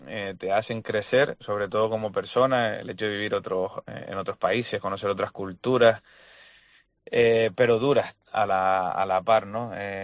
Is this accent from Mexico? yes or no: no; Canary Islands, Spain; also born or lived in La Palma; Sí, nací en La Palma por circunstancias. Al final, mis abuelos en aquella época, cuando mi madre estaba embarazada, pues trabajaban en La Palma, pero somos todos de aquí, de Gran Canaria, del barrio de Sarte.